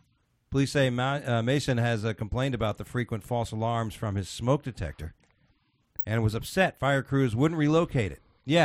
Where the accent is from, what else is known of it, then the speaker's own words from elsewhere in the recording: Spain; I always tell you, we're from Spain.